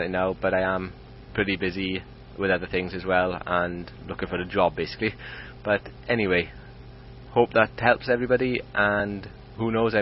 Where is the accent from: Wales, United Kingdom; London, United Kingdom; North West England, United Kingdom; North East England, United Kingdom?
Wales, United Kingdom; Swansea; I'm from Swansea in Wales.